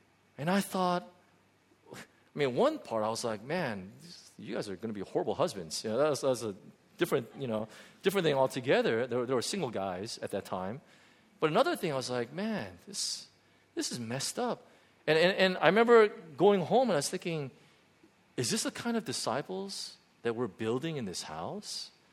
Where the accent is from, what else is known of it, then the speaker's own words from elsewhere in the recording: United States; The way we grew up in the States, and I used to mow the lawn.